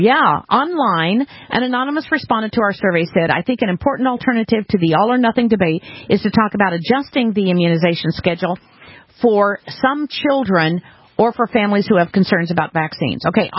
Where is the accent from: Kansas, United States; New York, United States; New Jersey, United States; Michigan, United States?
Kansas, United States; Arkansas City; I grew up in Arkansas City, Kansas, and it played a huge role in my life because it was a town where we had like five blacks and no Jewish people, three Italians, and that was it.